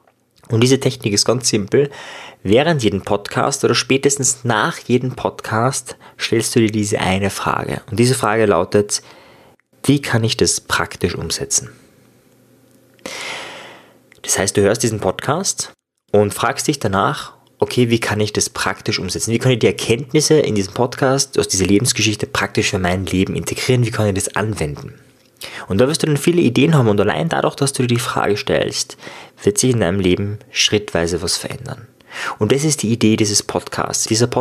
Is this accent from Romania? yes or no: no; Austria; accent: Austrian; ich komme aus Österreich